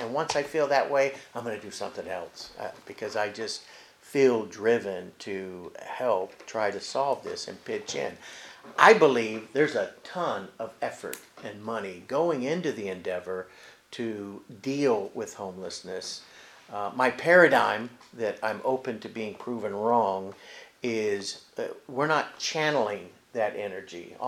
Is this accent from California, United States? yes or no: yes; Chula Vista, California, United States; So the security that I feel growing up in Chula Vista, because I've been in every area of this city